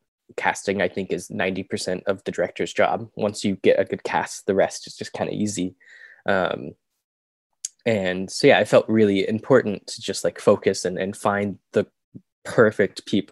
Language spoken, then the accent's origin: English; Fayetteville, United States; I am born and raised in Fayetteville. I did a lot of theater in Fayetteville, saw a lot of theater in Fayetteville.